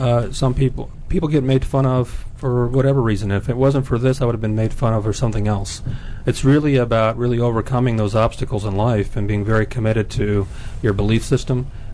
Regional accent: Wheaton, Maryland, United States; Yeah, we grew up in Wheaton, Maryland.

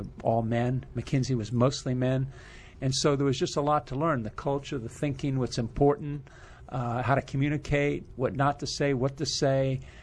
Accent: Fairfax, Virginia, United States; I grew up my last couple of years in Fairfax, went to a high school here, W.T. Woodson.

